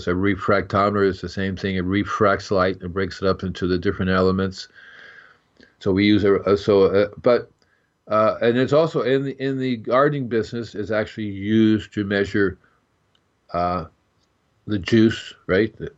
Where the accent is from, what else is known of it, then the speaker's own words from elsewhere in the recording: Hialeah, Florida, United States; I grew up in Hialeah, Florida. That's near Miami, Florida.